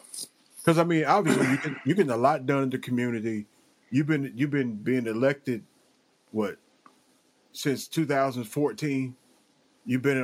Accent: Mississippi, United States; I grew up in Southern Mississippi, and all of Mississippi counties, those little small counties, they still stuck on some Jim Crow stuff.

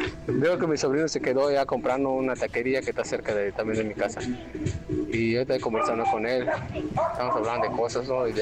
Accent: Santa Tehuiz, Yucatán, Mexico; somos de Santa Tehuiz, comisaría de Canacín, cerca de Mérida, de Yucatán.

